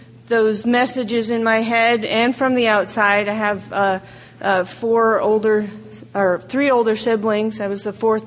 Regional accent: Iowa, United States; You know, I grew up in Iowa, and I always wanted to be from somewhere way more exciting than that. But now I like it because I've met some other cool Iowans, and we're all cool now.

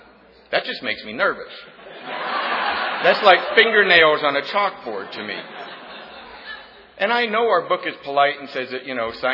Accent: Los Angeles, California, United States; I'm sure it's true here in Atlanta. I'm from Los Angeles area. You drive 15 minutes down the road, the face is completely changed.

